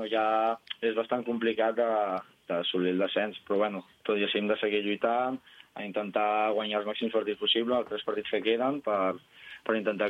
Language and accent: Catalan; Sant Quintí de Mediona, Catalonia, Spain; vaig estar 3 anys a l'equip del meu poble, Quintinenc, que soc de Sant Quintí de Mediona